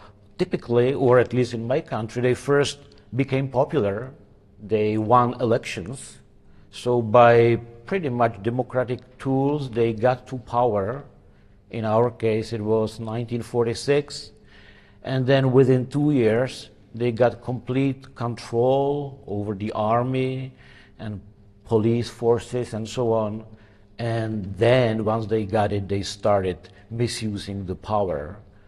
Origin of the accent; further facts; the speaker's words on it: Czechia; born there; English is a second language; I was born in Czechoslovakia, unfortunately, to the period of communism, which started there a few years after the Second World War.